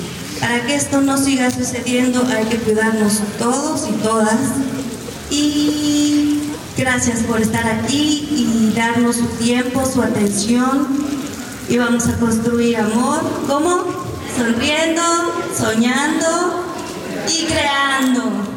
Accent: Cuernavaca, Morelos, Mexico; vengo de Cuernavaca, Morelos.

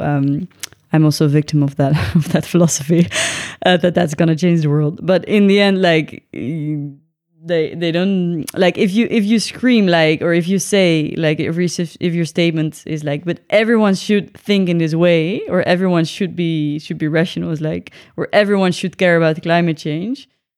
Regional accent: Netherlands; English is a second language; it makes me think of I'm from the Netherlands

